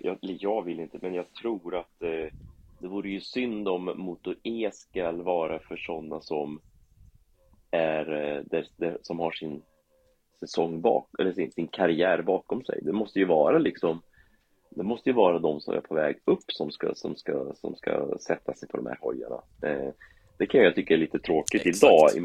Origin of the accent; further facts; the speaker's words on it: Karlskoga, Örebro County, Sweden; jag är ju uppvuxen i Karlskoga